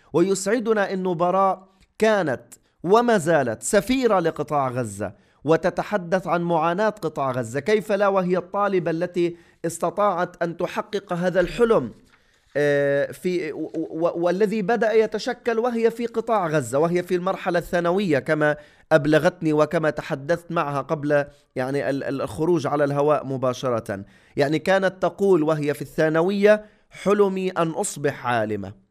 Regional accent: Palestine; وهذا ربما رسالة لنا كفلسطينيين إنه يجب أن نراكم قوتنا لندافع عن حقنا

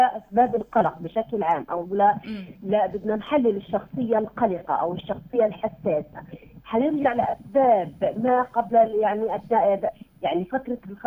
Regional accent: Palestine; إحنا كشعب فلسطيني

